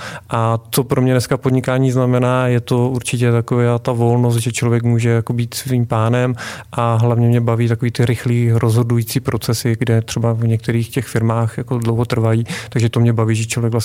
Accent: Šumava, Czechia; tak možná jsem původem ze Šumavy

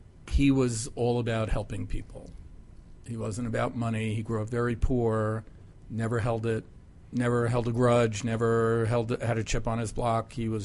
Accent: Queens, New York, United States; I grew up in New York, in Queens.

